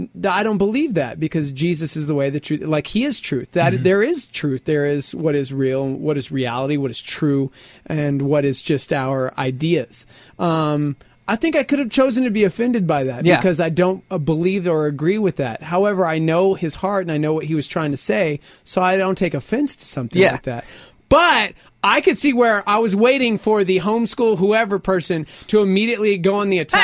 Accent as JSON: {"language": "English", "town": "Las Vegas", "region": "New Mexico", "country": "United States", "tie": "born or raised there", "first_language": "Spanish", "second_language": "English", "said": "I grew up where I'm half Hispanic. My first language was Spanish, but I say as the white kid, the minority. You know, growing up in Las Vegas, New Mexico, it was us little white kids that were picked on because we were the minority there."}